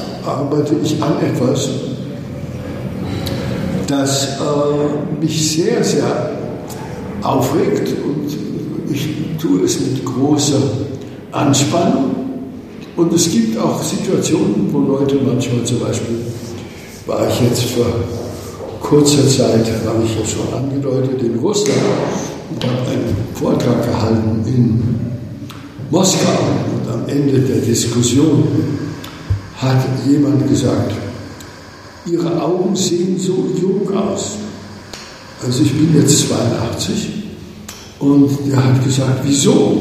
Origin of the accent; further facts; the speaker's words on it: Hallstatt, Upper Austria, Austria; Ich bin in Österreich aufgewachsen, in einem Dorf, einem berühmten Dorf, das heißt Hallstatt.